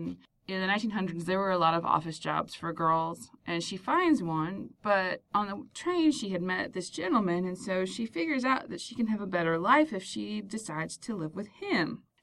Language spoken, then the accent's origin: English; Indiana, United States; because he is an Indiana writer, and I'm originally from Indiana. And he actually went to high school, like, 20 minutes from where I grew up.